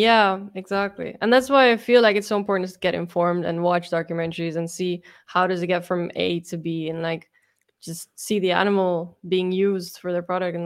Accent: Amsterdam, North Holland, Netherlands; English is a second language; also born or lived in India; now in Dubai, United Arab Emirates; I'm originally from Amsterdam, and then I spent some time as well in India for 2 years as well, so that I can talk about that as well, and then Dubai now as well.

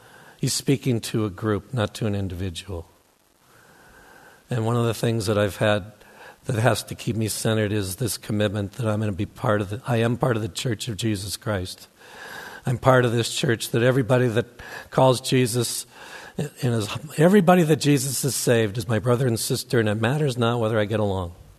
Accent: Minnesota, United States; The church I grew up in Minnesota was really dysfunctional. Still is.

